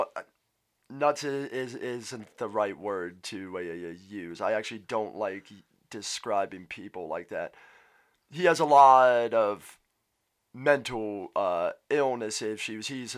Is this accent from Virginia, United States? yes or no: no; Washington, District of Columbia, United States; I grew up in Washington, D.C. I grew up with a stutterer as well.